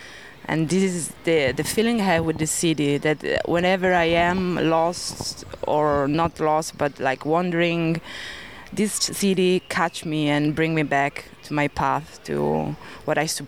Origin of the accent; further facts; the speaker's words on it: Lecco, Lombardy, Italy; English is a second language; I'm Italian. I come from Italy, from north part of Italy, from Como Lake. So this little town called Lecco, lying down to the mountain, between the mountain and the lake. So pretty nice place, actually. And I do live in Berlin